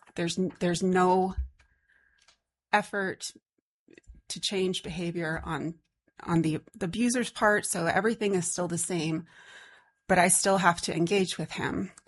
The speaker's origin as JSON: {"language": "English", "town": "Kodiak", "region": "Alaska", "country": "United States", "tie": "born or raised there", "also_born_or_lived": "Anchorage", "said": "I'm a lifelong Alaskan. I grew up in Kodiak. I lived in Anchorage for about 18 years until I returned home with my three kids in 2021."}